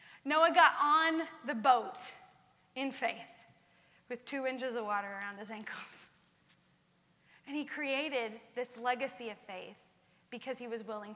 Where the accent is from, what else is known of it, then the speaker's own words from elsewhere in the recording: Arkansas, United States; I grew up in a really small town in Arkansas. I lost my accent. You can judge me later. This small town had two stoplights.